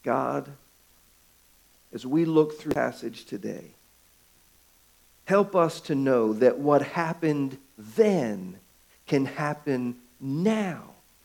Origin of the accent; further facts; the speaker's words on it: Baltimore, Maryland, United States; Well, many of you know that I grew up in Baltimore, Maryland, and that I was a big Baltimore Orioles baseball fan.